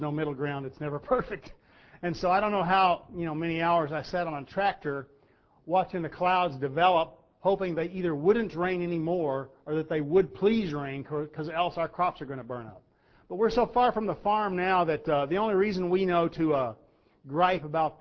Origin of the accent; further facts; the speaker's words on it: United States; Now, folks, I've lived as an American my whole life. I've lived around Americans my whole life.